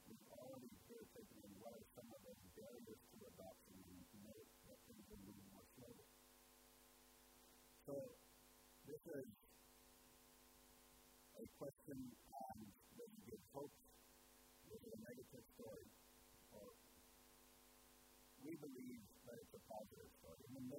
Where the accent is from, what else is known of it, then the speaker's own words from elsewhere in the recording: Norway; now in Singapore; Listen, I'm from Norway. I live in Singapore. I work in Asia.